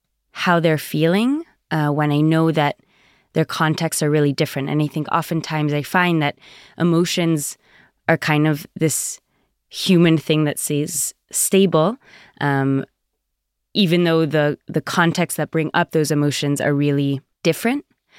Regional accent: United States; I grew up in the United States in a South American home, very Zionist and liberal.

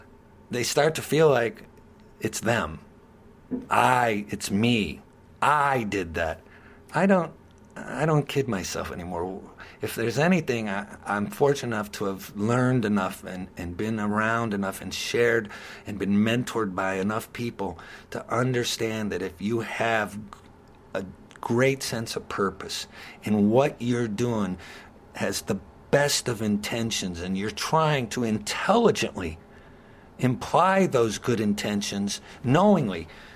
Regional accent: Youngstown, Ohio, United States; I'm from Youngstown. I don't belong in that stratosphere.

